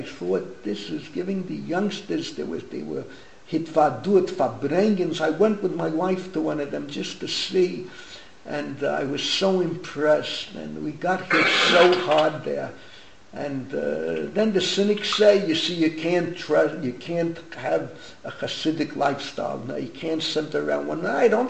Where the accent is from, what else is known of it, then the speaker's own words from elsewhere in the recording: Bronx, New York, United States; Since I was growing up in the Bronx, 700,000 Jews